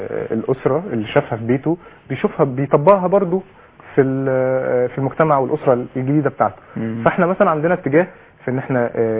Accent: Egypt; عندنا في مصر

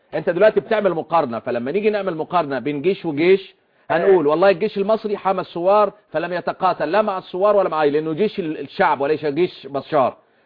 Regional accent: Bahrain; انا مواطن بحريني

